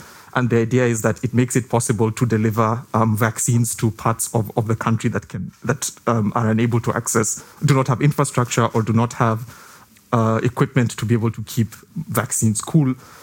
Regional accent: Kenya; a nationwide blackout in my home country, Kenya.

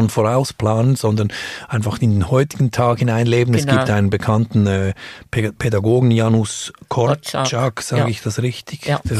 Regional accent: Switzerland; weshalb sind wir Schweizer

